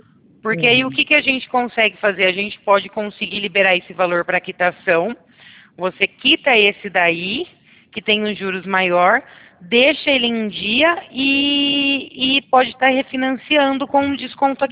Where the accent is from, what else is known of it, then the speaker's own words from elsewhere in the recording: Brazil; accent: caipira; Não, você não percebeu pelo meu sotaque? Eu sou mais caipira. Sou do interior.